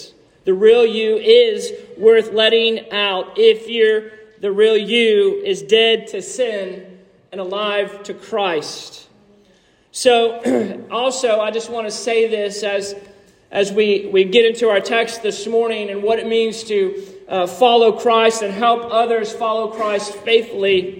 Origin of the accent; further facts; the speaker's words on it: Inverness, Florida, United States; I had one when I was growing up in Inverness